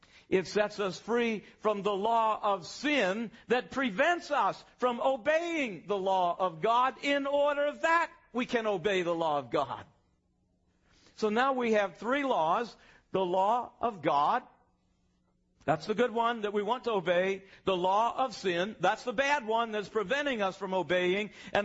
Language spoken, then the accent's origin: English; Louisiana, United States; When I was a little boy growing up in Louisiana, every summer we'd go out to the beach on the golf.